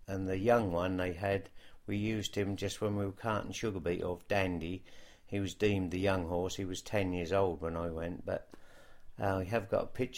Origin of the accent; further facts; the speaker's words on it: Saxmundham, East of England, United Kingdom; born there; I was born in Saxmundham and I'm the last of 12.